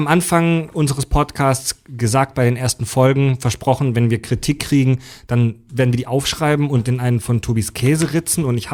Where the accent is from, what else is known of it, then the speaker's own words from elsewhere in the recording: Kieselbronn, Baden-Württemberg, Germany; also born or lived in Mühlacker; Ich bin geboren in Mühlacker, also ich bin gebürtig offiziell Schwabe, bin halt zwar aufgewachsen in der Nähe von Pforzheim in Kieselbronn. Also ich bin eigentlich ein Badener.